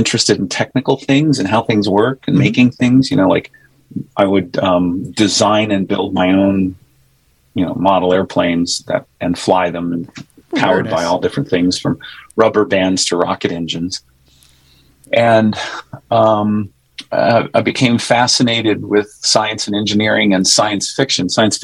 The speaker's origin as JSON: {"language": "English", "region": "Arizona", "country": "United States", "tie": "born or raised there", "said": "many different places, because my family moved around a lot, but many of my formative years were from growing up in Arizona, where we lived in the desert."}